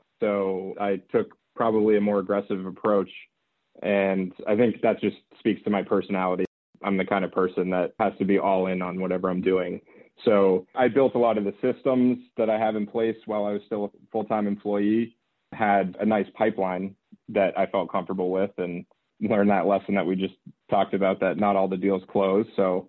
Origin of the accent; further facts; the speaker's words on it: Boston, Massachusetts, United States; I'm from the Boston area.